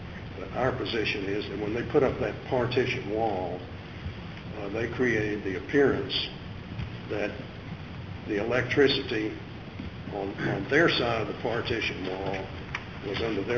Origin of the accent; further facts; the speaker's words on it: San Antonio, Texas, United States; from San Antonio, representing the respondents